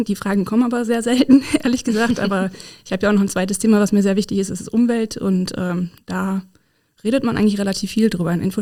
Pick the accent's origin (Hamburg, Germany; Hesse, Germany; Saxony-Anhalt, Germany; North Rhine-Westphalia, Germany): North Rhine-Westphalia, Germany; Essen; ich komme ursprünglich aus Essen. Habe in Dortmund studiert